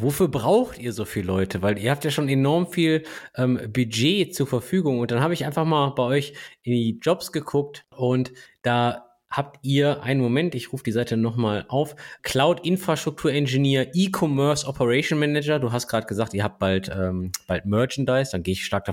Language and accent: German; Germany; ich als Deutscher